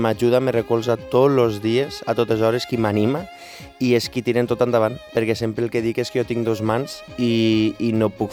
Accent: Tortosa, Catalonia, Spain; la ciutat d'on soc jo, que soc tortosí.

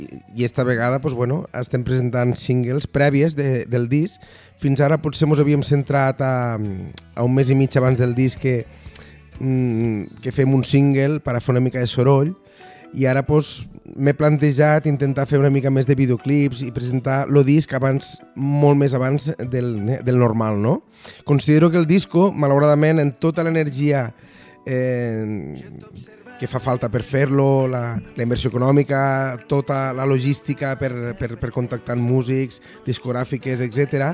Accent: Catalonia, Spain; jo sóc un romàntic de les Terres de l'Ebre, és la meva frase lema, saps? I ho diré sempre. Vull dir, jo sóc d'aquí, de les Terres, vaig viure fora un temps quan estudiava, però sempre amb les ganes i l'il·lusió de tornar a casa

